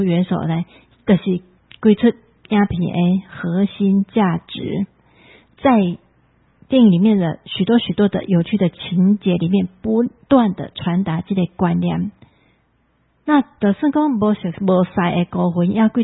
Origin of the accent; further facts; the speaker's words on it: Taiwan; 咱台湾人伫遮这个所在成长大汉，